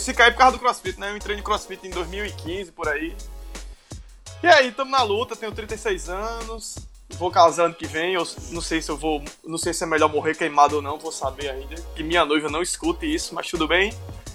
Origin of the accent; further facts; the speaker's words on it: João Pessoa, Paraíba, Brazil; eu sou de João Pessoa, na Paraíba, nascido e criado aqui. Cidade maravilhosa.